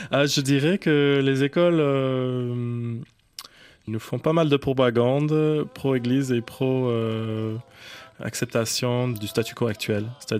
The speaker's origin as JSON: {"language": "French", "country": "Australia", "tie": "born or raised there", "said": "en grandissant en majorité en Australie, dans une colonie anglo-saxonne, il n'y avait pas de place pour les personnes racisées comme moi, ou très peu de place pour les personnes à genre autochtone."}